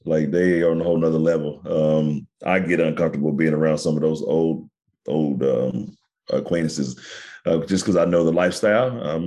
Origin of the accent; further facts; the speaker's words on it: Kansas City, Missouri, United States; also born or lived in St. Louis / East St. Louis; Man, well, I was born in St. Louis. I lived in East St. Louis, probably the first, you know, young adult portion of my life. Then we moved to Kansas City, Missouri, and stayed there.